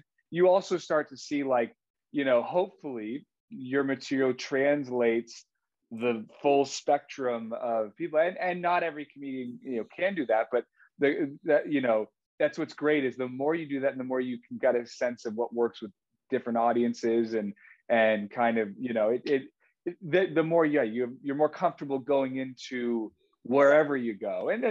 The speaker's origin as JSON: {"language": "English", "region": "California", "country": "United States", "said": "And I'm from the Bay Area."}